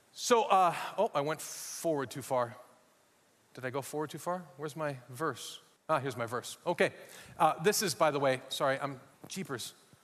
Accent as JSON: {"language": "English", "region": "Minnesota", "country": "United States", "accent": "Minnesotan", "said": "I am American, if you can't tell by my accent. I'm actually from Minnesota, so I could use my Minnesotan accent if you want, eh?"}